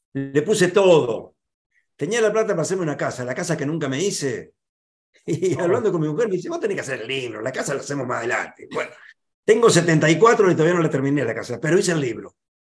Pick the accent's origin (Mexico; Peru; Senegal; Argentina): Argentina; mire, soy argentino, hemos hecho una expedición así, cruzamos el mar así